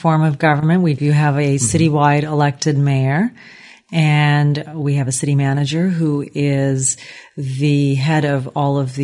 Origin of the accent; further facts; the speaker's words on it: Culver City, California, United States; also born or lived in India; I've been here 14 years, I believe. Yeah, I've been a long-term resident. I grew up partially in India, and then grew up in Culver City and went to school in West LA, and then came here about 14 years ago.